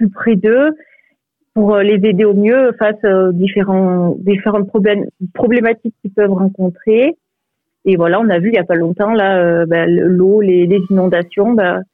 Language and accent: French; Provence-Alpes-Côte d'Azur, France; Donc, en fait, je suis originaire donc des Hautes-Alpes.